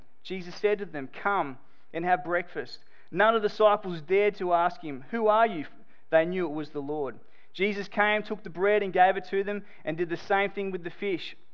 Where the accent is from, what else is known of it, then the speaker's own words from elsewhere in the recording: Queensland, Australia; also born or lived in New South Wales; Reckon I'm a Queenslander, so I live in New South Wales. I'm a missionary in New South Wales, sent down from Queensland.